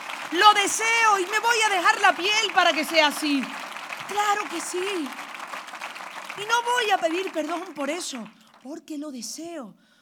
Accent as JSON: {"language": "Spanish", "region": "Andalusia", "country": "Spain", "said": "igual que mi tierra, igual que Andalucía. Eso somos nosotros."}